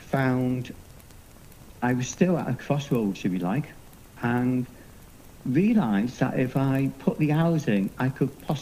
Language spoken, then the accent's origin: English; Holywell, Wales, United Kingdom; Well, I was born in Holywell, grew up in Holywell.